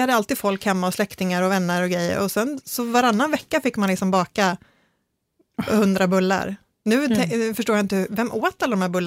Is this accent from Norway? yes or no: no; Skåne, Sweden; för mig som är skåning så är det definitivt Norrland